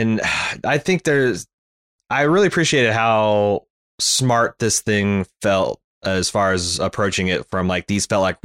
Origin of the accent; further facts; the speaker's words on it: Indiana, United States; I grew up in Indiana during the heyday of Bobby Knight, and everybody worshiped him